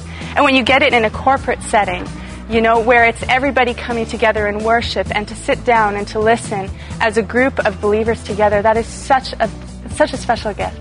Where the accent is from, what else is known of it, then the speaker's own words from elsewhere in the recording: Winnipeg, Manitoba, Canada; I am from Winnipeg, Manitoba, up in Canada, so it's a ways away.